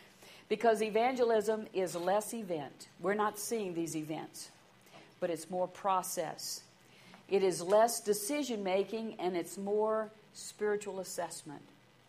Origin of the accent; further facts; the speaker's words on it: Louisiana, United States; I grew up in South Louisiana. I grew up in the Presbyterian Church.